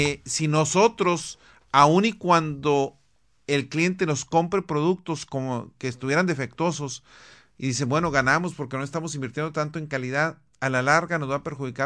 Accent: Chihuahua, Mexico; en el estado de Chihuahua, de donde soy originario.

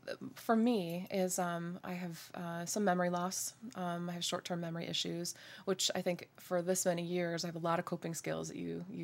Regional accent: New Jersey, United States; I'm actually from New Jersey, which is very common.

